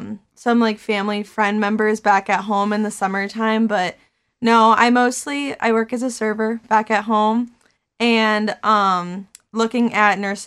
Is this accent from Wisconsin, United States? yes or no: yes; Kenosha, Wisconsin, United States; I'm from Kenosha